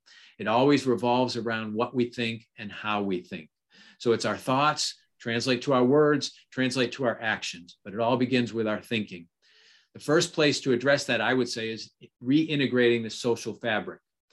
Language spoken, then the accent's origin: English; Alaska, United States; So going to our gun situation, I'm from Alaska.